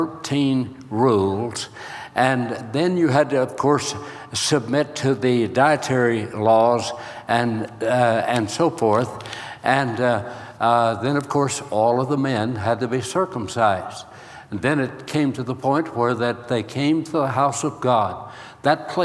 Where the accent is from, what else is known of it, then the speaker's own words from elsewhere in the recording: Arkansas, United States; I mentioned to you, I am from the Holy Land. I was saved in Bethlehem. That is Bethlehem, Arkansas, okay? And I was telling Dr. Kim about Arkansas.